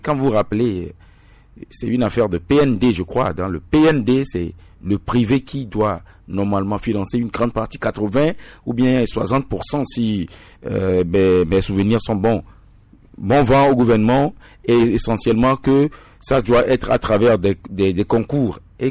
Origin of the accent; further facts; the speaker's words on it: Togo; parce que je suis Togolais